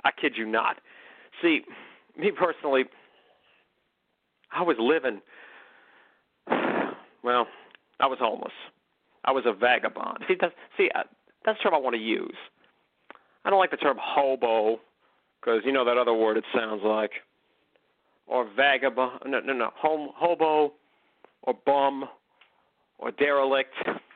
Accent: McKinleyville, California, United States; But most of my life I spent in McKinleyville, California. That's my hometown.

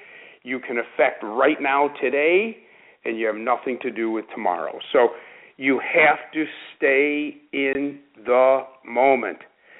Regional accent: Boca Raton, Florida, United States; Next after that will be the tournament in my hometown, the Allianz, which I'm looking forward to in Boca Raton at the old course at Broken Sound.

